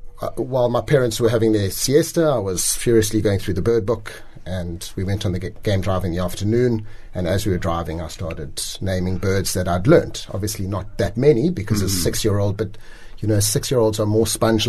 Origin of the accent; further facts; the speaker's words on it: Johannesburg, Gauteng, South Africa; My parents, we grew up in Joburg. Well, I grew up in Joburg, and my parents were true city slickers, no sense of the bush.